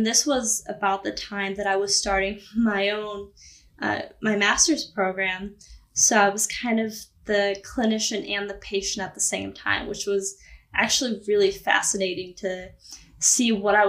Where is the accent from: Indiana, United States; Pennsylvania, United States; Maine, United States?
Indiana, United States; now in Texas, United States; So with my own personal journey, I'm originally from Indiana.